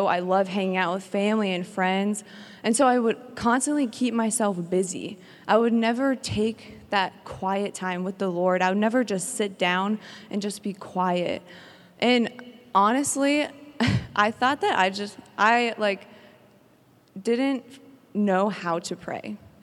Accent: Omaha, Nebraska, United States; I'm from Omaha, Nebraska.

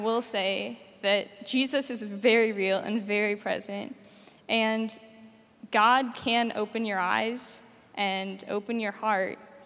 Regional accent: St. Louis, Missouri, United States; I'm from St. Louis, Missouri.

